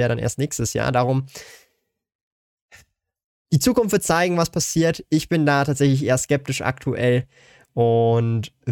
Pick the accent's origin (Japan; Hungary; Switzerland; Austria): Switzerland; mein Fazit aktuell als Schweizer finde ich persönlich P2P-Kredite im Euroraum